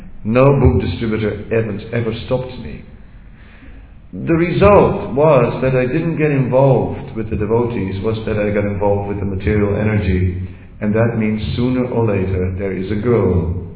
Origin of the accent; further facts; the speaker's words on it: Netherlands; also born or lived in Vrindavan, India; Holland, I'm from Holland.